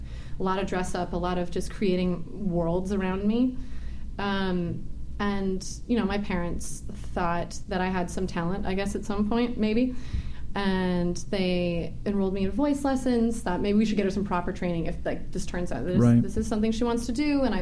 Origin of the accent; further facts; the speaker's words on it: California, United States; I'm a Valley girl.